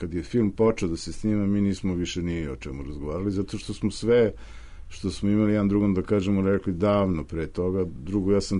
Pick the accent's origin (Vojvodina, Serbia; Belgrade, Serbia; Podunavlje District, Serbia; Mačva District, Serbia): Belgrade, Serbia; mog detinjstva u Košutnjaku, gde je moj deda bio mašinovođa i odakle ja vučem neke uspomene